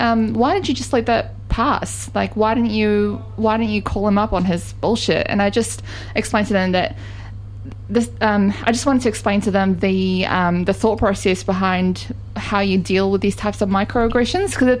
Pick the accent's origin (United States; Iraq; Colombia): Iraq; And I said I'm from Iraq